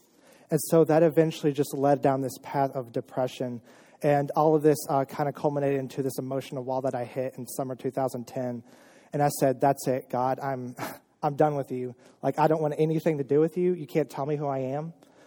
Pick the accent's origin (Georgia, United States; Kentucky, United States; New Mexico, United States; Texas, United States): Kentucky, United States; Georgetown; I was born and raised in Georgetown, Kentucky, just up the road.